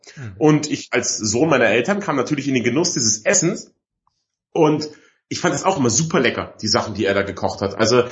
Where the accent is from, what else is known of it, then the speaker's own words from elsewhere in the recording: Bavaria, Germany; wie man bei uns in Bayern sagt.